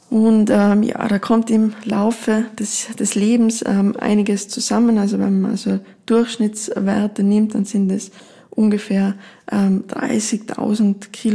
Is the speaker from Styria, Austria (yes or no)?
no; Tyrol, Austria; wie man bei uns in Tirol so schön sagt